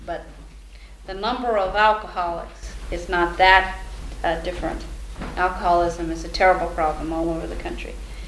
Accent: Evergreen, Colorado, United States; moved away; I grew up in the mountains in Colorado in a little tiny town called Evergreen. And then I came out here in the Pacific Northwest in 1960 and lived on Bainbridge and Vashon Island.

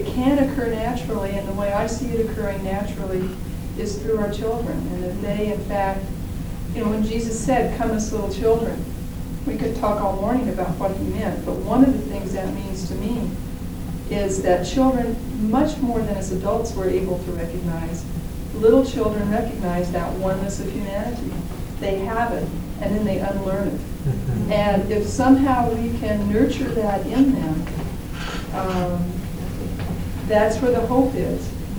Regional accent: Pacific Northwest, United States; my experience growing up in the Northwest, the first time I saw a black person

